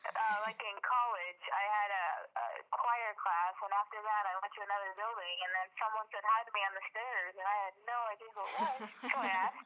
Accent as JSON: {"language": "English", "town": "Kansas City", "region": "Missouri", "country": "United States", "said": "I'm from the Kansas City area"}